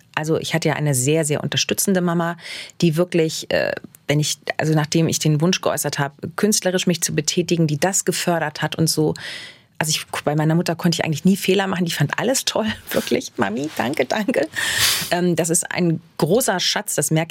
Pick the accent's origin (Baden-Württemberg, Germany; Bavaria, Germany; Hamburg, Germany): Hamburg, Germany; Ich sagte, ich bin in Hamburg groß geworden.